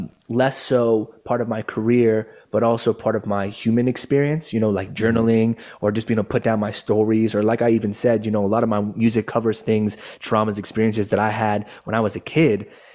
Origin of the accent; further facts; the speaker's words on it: Irvine, California, United States; also born or lived in Orange County / East Coast / Los Angeles; Then they moved to California and I was born in Orange County. I grew up mostly in Irvine. And then moved to the East Coast for about 8 years and then have moved back to Southern California